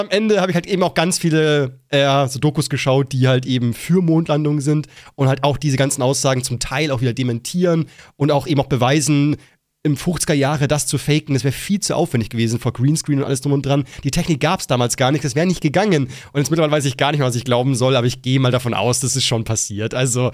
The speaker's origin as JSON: {"language": "German", "country": "Liechtenstein", "said": "Aber ich bin ja aus Liechtenstein, mich betrifft's nicht so krass."}